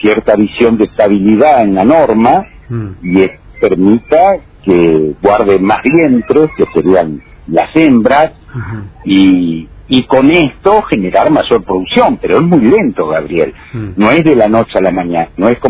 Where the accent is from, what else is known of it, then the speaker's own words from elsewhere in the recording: Argentina; Y esto, mirándolo como argentino, es positivo.